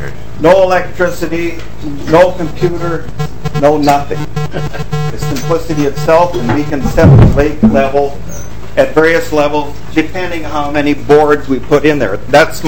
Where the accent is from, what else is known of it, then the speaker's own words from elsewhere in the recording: Wheaton, Minnesota, United States; from Wheaton, Minnesota.